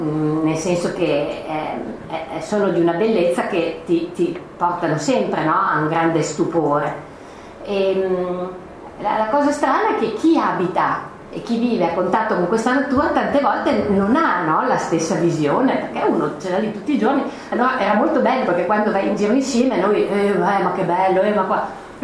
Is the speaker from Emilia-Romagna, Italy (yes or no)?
yes; Parma, Emilia-Romagna, Italy; Io sono di Parma, abbiamo avuto questa grande polemica sull'inceneritore